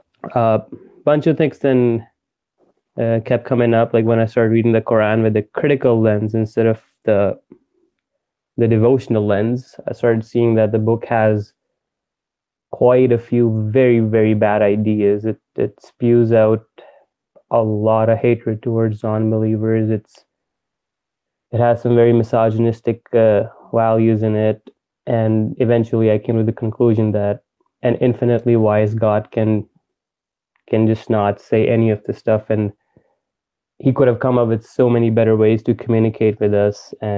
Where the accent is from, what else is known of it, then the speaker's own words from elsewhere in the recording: Canada; I'm from Canada, just letting you guys know.